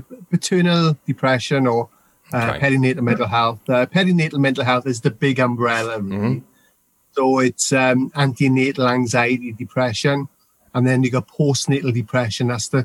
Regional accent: Wales, United Kingdom; I will speak slow because I'm from Wales, so I know you can put subtitles on after if you want

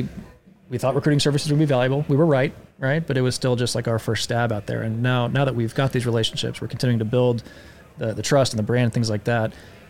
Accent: the South, United States; Well, I grew up in the American South.

